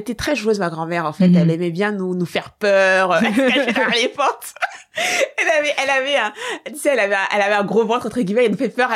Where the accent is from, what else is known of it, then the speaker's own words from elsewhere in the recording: France; moi j'ai grandi en France et tout, mais une fois que je passais le pas de la maison, j'étais en Côte d'Ivoire.